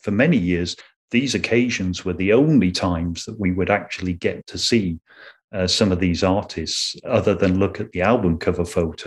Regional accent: Sheffield, Yorkshire and the Humber, United Kingdom; I grew up in Sheffield in England, and just to describe Sheffield, it's sort of the Pittsburgh, Pennsylvania equivalent, or if you're from Canada, it's Hamilton, Ontario, it's the Steel City. So very industrial, very working class, close community, quite tough.

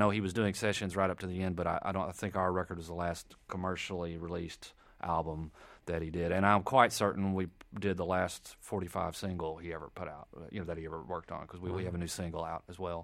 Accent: Knoxville, Tennessee, United States; also born or lived in Nashville; But I grew up in Knoxville, and was in Nashville for about 5 years in the late 90s.

